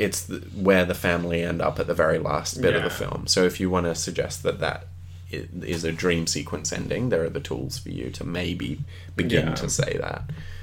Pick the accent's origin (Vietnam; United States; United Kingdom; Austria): United Kingdom; London; I was born in North London. North London. And I lived in North London till I was...